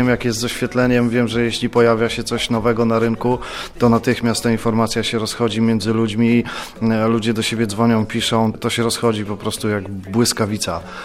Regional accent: Gdańsk, Pomeranian Voivodeship, Poland; Urodziłem się i mieszkam w Nowym Porcie. Jestem z tą dzielnicą bardzo związany.

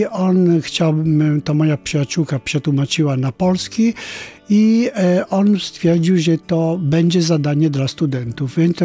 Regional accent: Italy; Polish is a second language; now in Gdańsk, Poland; wiedzą, że ja jestem Włochem i oczywiście mówię płynnie po włosku.

